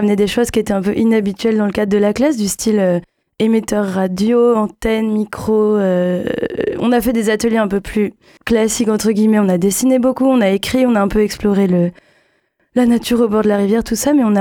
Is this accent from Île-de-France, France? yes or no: yes; Paris, Île-de-France, France; now in Strasbourg, France; Et moi, je suis de Strasbourg. J'ai grandi à Paris et puis j'habite à Strasbourg depuis 4 ans.